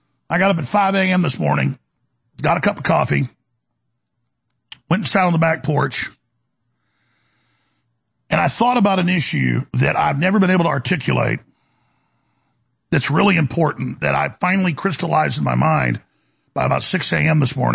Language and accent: English; United States; And you're like, woo, boy, I'm glad I'm from America.